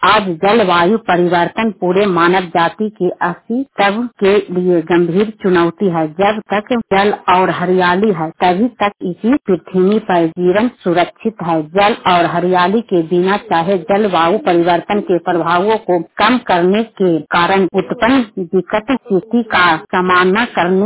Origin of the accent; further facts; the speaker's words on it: Bihar, India; नेता विघा के रहने वाली हूँ, हरनौत प्रखंड जिला नालंदा